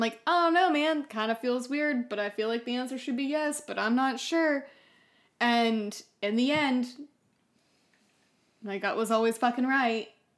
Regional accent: New York, United States; I'm from New York.

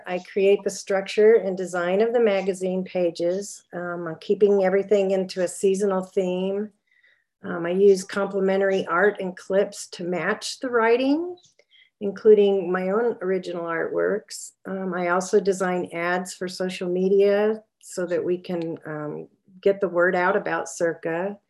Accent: Albuquerque, New Mexico, United States; also born or lived in Clovis, United States; Well, I was born in Clovis Air Force Base, New Mexico. We moved every 3 years until finally we landed at Kirtland Air Force Base in Albuquerque when my dad retired.

